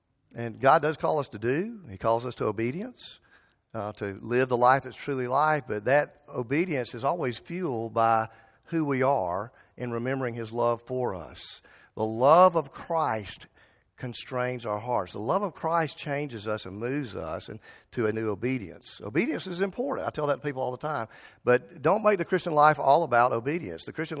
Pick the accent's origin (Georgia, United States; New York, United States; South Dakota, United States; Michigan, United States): Georgia, United States; Albany; Back in the 80s, when we were members of a PCA church in Albany, Georgia, my hometown